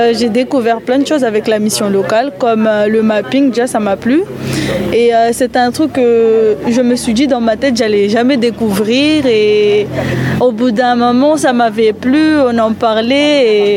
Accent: Mayotte, France; Je viens de Mayotte, mais là je suis en France actuellement. J'ai 19 ans

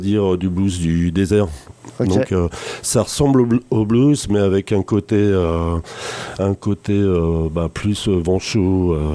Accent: Auvergne-Rhône-Alpes, France; Je viens du nord des Combrailles, en dessous de Montluçon, entre Montluçon et Clermont-Ferrand.

